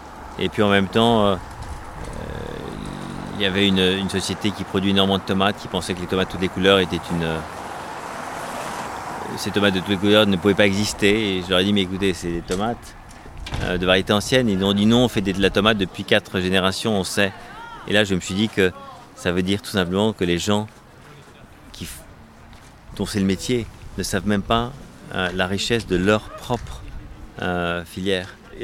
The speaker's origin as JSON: {"language": "French", "region": "Normandy", "country": "France", "tie": "born or raised there", "said": "j'ai été élevé aussi en Normandie, dans un potager, dans des fermes, à la laiterie, dans une scierie, dans les bois, à marquer les bois, dans un parc."}